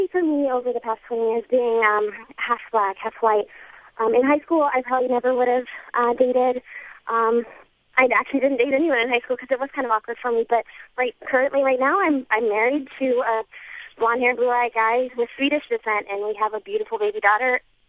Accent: United States; I've always just been like, hey, I'm American.

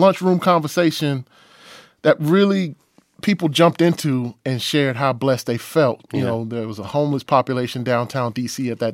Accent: Oklahoma City, Oklahoma, United States; But we're also doing it in Oklahoma City, which is my hometown.

